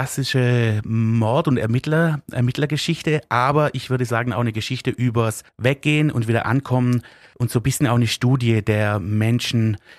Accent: Baden-Württemberg, Germany; accent: Swabian; Ja, also das kann ich auch gar nicht verstecken. Also das keine Chance, irgendwie ins Hochdeutsche abzugleiten. Das wird mir auch immer bleiben und genau, das ist gehört zu mir.

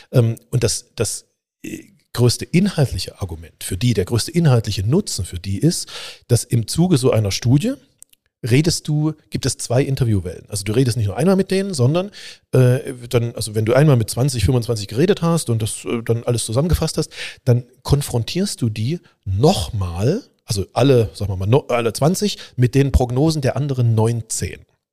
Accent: East Germany, Germany; ich komme aus dem Osten, nach der Wende bin ich da rein.

